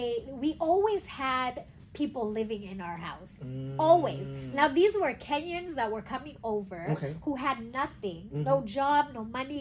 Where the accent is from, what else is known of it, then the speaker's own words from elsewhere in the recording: United States; Sometimes, you know, like even just me growing up in the States.